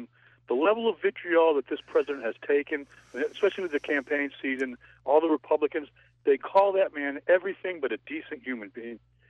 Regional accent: Windsor, Massachusetts, United States; Oh, actually, I'm from Windsor, Mass.

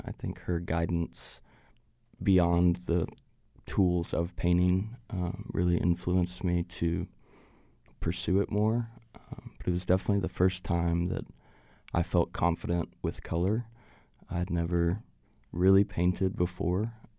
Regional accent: Waco, Texas, United States; I'm born and raised in Waco, actually seventh generation Wacoan on my mom's side. Been here a long time and immediately thought I would leave.

